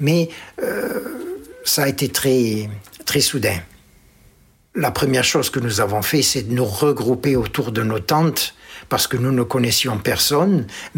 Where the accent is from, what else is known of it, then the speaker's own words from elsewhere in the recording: Algeria; accent: pied-noir; now in France; Et le fait de mon accent pieds-noirs, j'ai ressenti quelques moments d'antipathie qui m'ont fait penser que je n'étais pas le bienvenu, quoi.